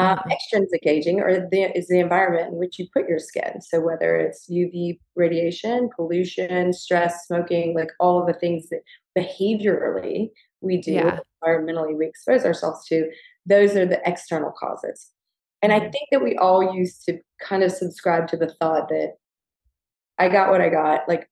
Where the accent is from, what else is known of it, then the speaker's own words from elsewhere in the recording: the South, United States; And Gigi and I both growing up in the South